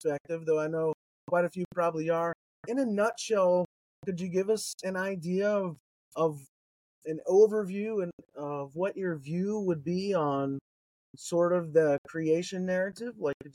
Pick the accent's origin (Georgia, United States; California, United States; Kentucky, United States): Kentucky, United States; And so, so I'm from Kentucky originally, and I grew up with in Grant County, Kentucky. And so the new ARC project is right in the backyard of where I grew up.